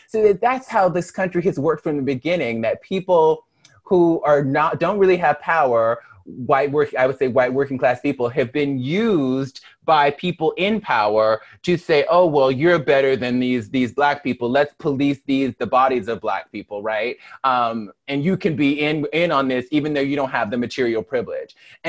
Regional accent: Mobile, Alabama, United States; I am a Black woman born and raised in Mobile, Alabama, grew up internalizing all these negative ideas about myself as a Black person

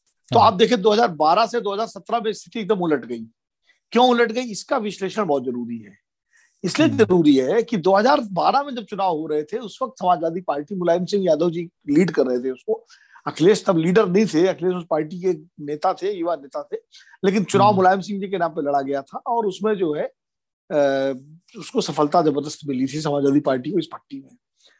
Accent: Kanpur, Uttar Pradesh, India; मैं भी इसी बेल्ट का रहने वाला हूँ, क्योंकि मैं खुद कानपुर का रहने वाला हूँ।

